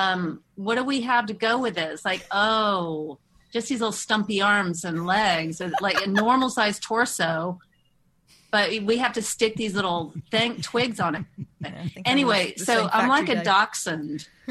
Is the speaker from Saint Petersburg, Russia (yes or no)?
no; Moscow, Russia; the scripted half hour based on growing up in Moscow.